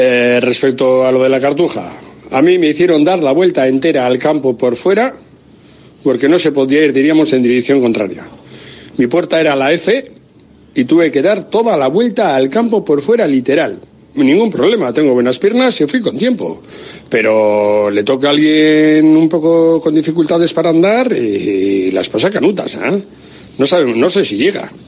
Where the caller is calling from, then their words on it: Seville, Andalusia, Spain; de Sevilla.